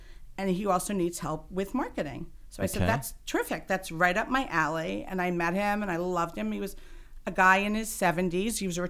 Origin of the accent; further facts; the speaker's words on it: Closter, New Jersey, United States; So I grew up in Closter. I went to Demarest High School